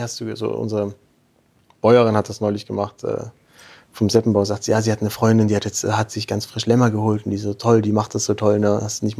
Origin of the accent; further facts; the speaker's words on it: Augsburg, Bavaria, Germany; moved away as an adult; also born or lived in Berlin; Ich bin der Inhaber und Wirt vom Landgasthof Hittenkirchen. Ich komme gebürtig aus Augsburg, habe dort, wie wir vorhin schon gesagt haben, mein Abi gemacht und bin gleich danach nach Berlin gegangen